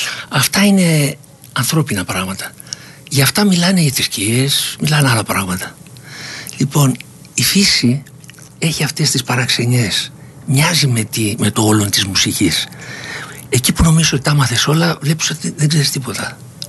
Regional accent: Piraeus, Attica, Greece; Ναι, είμαι Πειραιώτης και το καυχαίμαι.

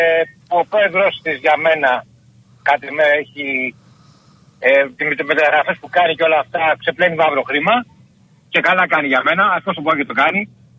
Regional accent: Aigaleo, Attica, Greece; είμαι από το Εγάλεο

